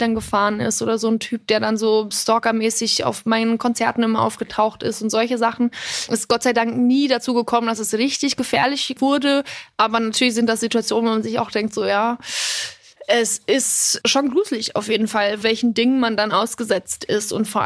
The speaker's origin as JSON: {"language": "German", "region": "Bavaria", "country": "Germany", "tie": "born or raised there", "said": "Und wie gesagt, also ich hatte trotzdem eine wunderschöne Kindheit, eine ganz, ganz tolle Jugend in Bayern, in dem Dorf, wo ich aufgewachsen bin."}